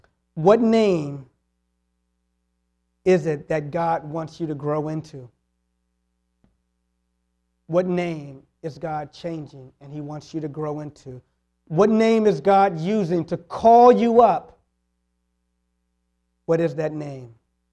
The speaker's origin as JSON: {"language": "English", "town": "Washington", "region": "District of Columbia", "country": "United States", "said": "I'm from Washington, D.C. And some of my friends growing up"}